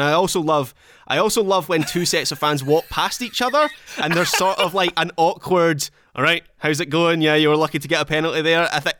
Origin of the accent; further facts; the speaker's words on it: Scotland, United Kingdom; I'm Scottish. This is what I do. It's at my core.